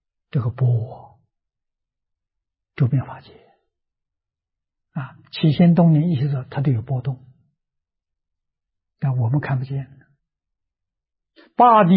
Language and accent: Chinese; China; 这四句是指的天时地利人和，我们中国人常常想的啊